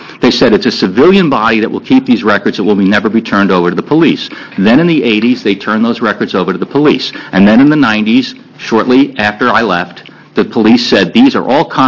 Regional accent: New York, United States; I live here, but I'm from New York, and I know what's going on there now.

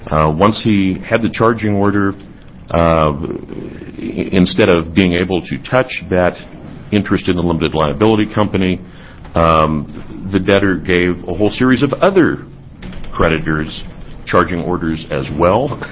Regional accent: Corvallis, Oregon, United States; I am from Corvallis

